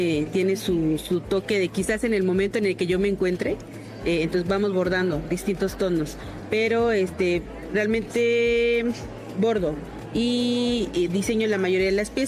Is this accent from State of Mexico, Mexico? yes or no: no; Oaxaca, Mexico; vengo del estado de Oaxaca.